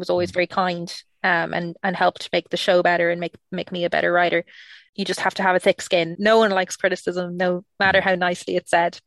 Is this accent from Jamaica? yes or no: no; Ireland; obviously, you know, I'm Irish and Sean is English.